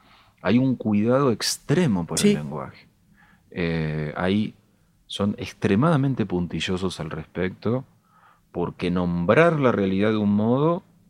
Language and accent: Spanish; Castelar, Buenos Aires Province, Argentina; Soy de Castelar, 40 kilómetros.